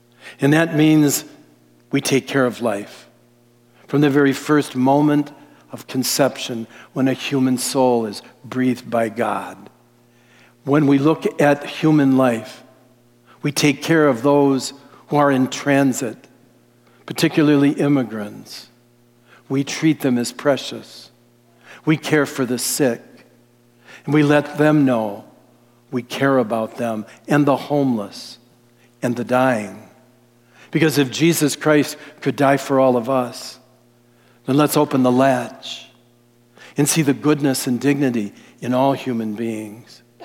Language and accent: English; Detroit, Michigan, United States; I come from the Lower East Side of Detroit. I know what it's like.